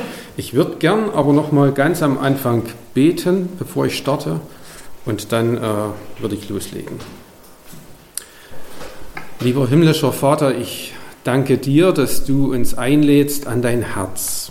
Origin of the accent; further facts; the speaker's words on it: East Germany, Germany; Ich bin in der DDR-Zeit groß geworden.